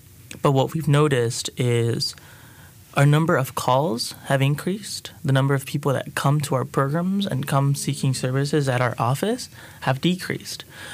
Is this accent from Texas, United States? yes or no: yes; Texas, United States; now in North Carolina, United States; I work for El Centro Hispano as a community engager and advocacy manager. I grew up in South Texas, and I coming into North Carolina for educational purposes